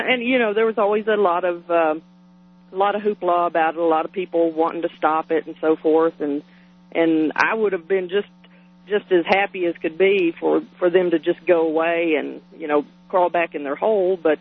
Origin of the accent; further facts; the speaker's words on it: Dallas, Texas, United States; I'm familiar with that. I'm from Texas.